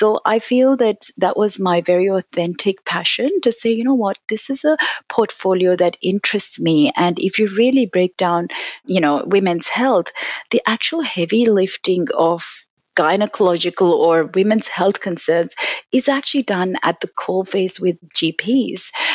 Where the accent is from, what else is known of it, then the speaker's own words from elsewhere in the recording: Nigeria; also born or lived in Pakistan; like I grew up in Nigeria, also by birth I'm from Pakistan, and Hindi and Urdu are so similar, Punjabi, and you know, so you kind of almost become fluent at all of those.